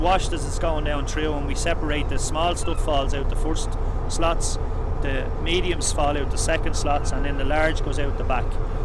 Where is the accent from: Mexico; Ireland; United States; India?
Ireland; Loughshinny, Leinster; moved away; As I said, we're originally from Loch Shinny. We moved up here 9 years ago.